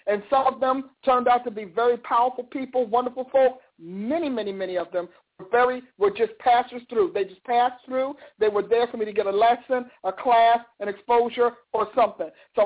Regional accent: New Jersey, United States; Since I'm from Jersey, you know, I recognize that New York accent.

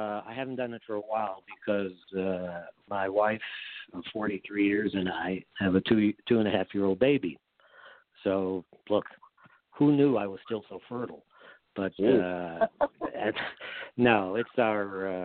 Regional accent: Toledo, Ohio, United States; first language Yiddish; also born or lived in Germany; it's about me growing up in Toledo, coming from Germany. My parents only spoke Yiddish to me, so when I started school, I sounded like

